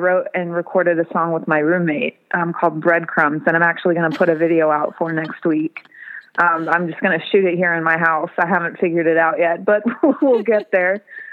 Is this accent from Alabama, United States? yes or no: no; Gallipolis, Ohio, United States; I grew up in Gallipolis, Ohio.